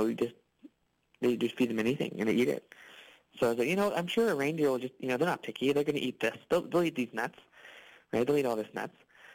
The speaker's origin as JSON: {"language": "English", "town": "Fishing Lake Metis Settlement", "region": "Alberta", "country": "Canada", "said": "I'm from the Fishing Lake Métis Settlement. It is protected land that we negotiated with the province in the province of Alberta. It's the only protected Métis land in the country, actually."}